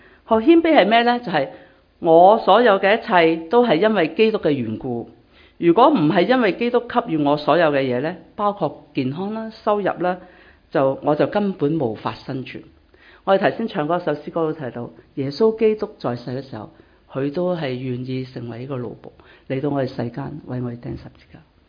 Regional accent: Hong Kong; moved away; 我們都是剛剛從香港來嘛，都是新移民嘛

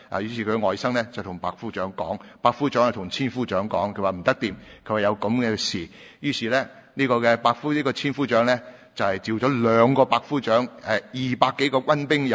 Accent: China; 神亦都是爱我们其他的人，好像我们中国人一样

